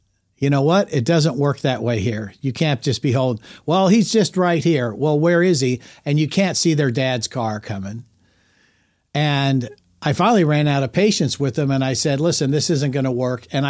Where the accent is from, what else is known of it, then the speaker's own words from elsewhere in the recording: Los Angeles, California, United States; moved away; the traffic and automobile type situations that I grew up with in Los Angeles, not making excuses, but sometimes I drive like I'm from Los Angeles and I've been gone there for 50 years